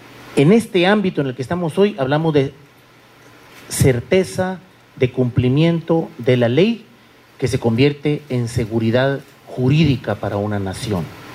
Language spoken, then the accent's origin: Spanish; Guatemala; desde mi punto de vista muy particular como guatemalteco